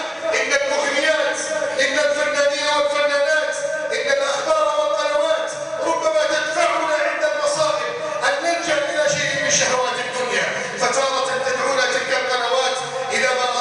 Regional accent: Egypt

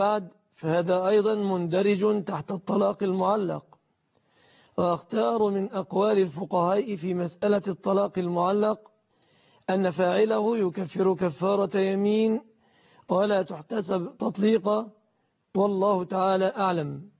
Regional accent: Egypt

